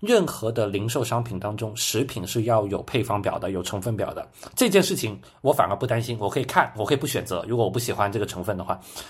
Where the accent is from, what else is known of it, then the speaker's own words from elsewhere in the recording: China; 作为一个中国人，我们去一个餐厅吃饭的时候